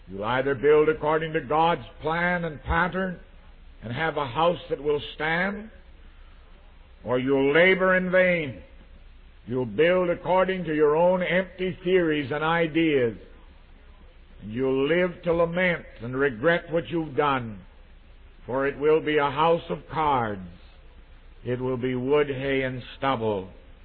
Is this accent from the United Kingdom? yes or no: no; United States; I come from America, where I'm afraid that our dedication leaves much to be desired.